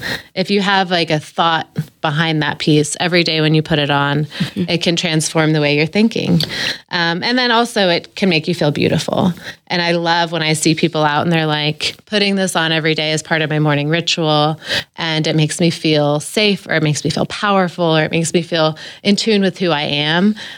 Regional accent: Tulsa, Oklahoma, United States; growing up in Tulsa, I would ride my bike downtown because I lived in Kendall Whittier and I'd ride my bike down to the Central Library.

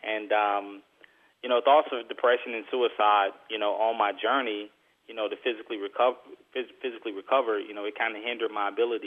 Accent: Georgia, United States; growing up in Southern Georgia with a strong belief in faith and family and just a renowned focus.

